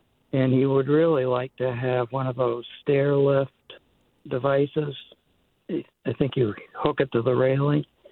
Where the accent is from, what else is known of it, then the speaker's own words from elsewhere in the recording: Smyrna, Maine, United States; I'm actually from Smyrna.